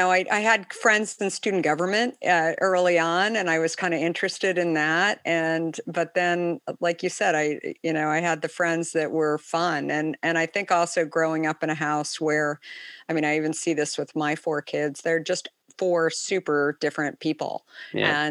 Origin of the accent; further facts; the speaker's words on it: Scottsdale, Arizona, United States; I grew up in Scottsdale and it's in the summer.